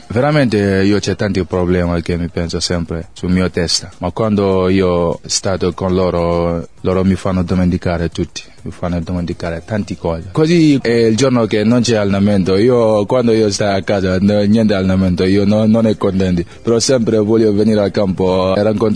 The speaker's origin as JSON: {"language": "Italian", "country": "Senegal", "second_language": "Italian", "moved": "yes", "lives_now": "Italy", "said": "io solo che scuola ho stato facendo a Senegal, quindi quando io ho uscito nel mio paese non posso trovare un lavoro a fare"}